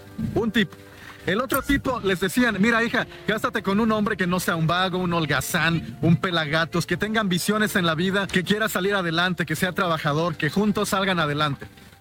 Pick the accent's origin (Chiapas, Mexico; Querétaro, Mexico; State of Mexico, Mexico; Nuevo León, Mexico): Chiapas, Mexico; yo solo les puedo hablar sobre el área en la que yo crecí, en Chiapas.